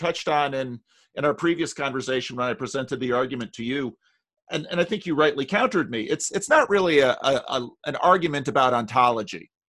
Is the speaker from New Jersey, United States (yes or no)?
yes; New Jersey, United States; John, I'm from New Jersey. I love a good fight.